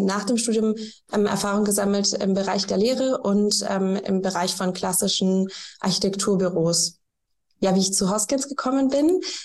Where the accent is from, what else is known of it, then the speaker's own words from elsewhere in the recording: Berlin, Germany; Ich bin aufgewachsen in Berlin